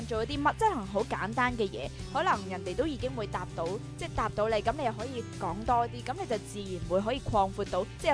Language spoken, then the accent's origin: Cantonese; Hong Kong; 即係我哋香港人咧，成日都好多時就著重結果。